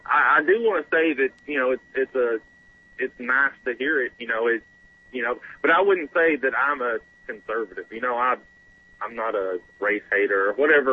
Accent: Texas, United States; I was calling basically, I'm born and raised in Texas.

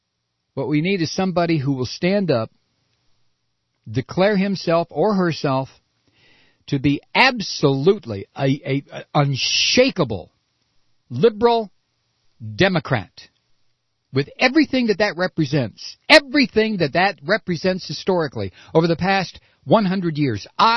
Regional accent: United States; Sorry. I'm an American.

